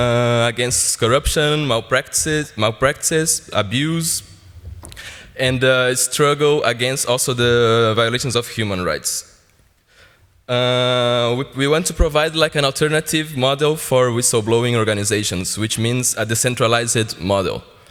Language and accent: English; Brazil; I'm from Brazil.